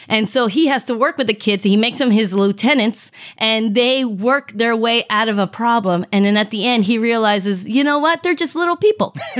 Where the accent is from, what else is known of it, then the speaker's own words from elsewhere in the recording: Mexico; I grew up in Mexico.